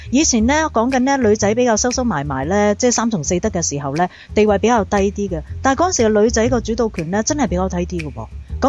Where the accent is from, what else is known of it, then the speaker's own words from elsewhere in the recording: China; 咁其實你又覺得呢個嘅意識係咪嚴重影響緊我哋中國人嘅性觀念咧？